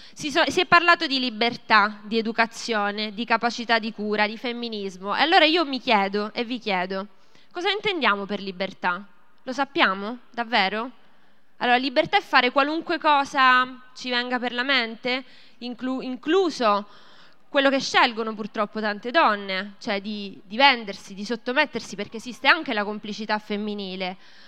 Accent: Rome, Lazio, Italy; della corrente umanista socialista e vengo da Roma.

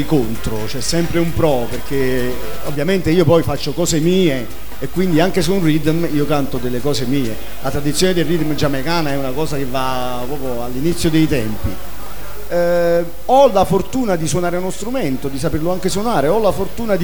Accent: Campania, Italy; perché noi siamo napoletani, se non cantammo murimmo

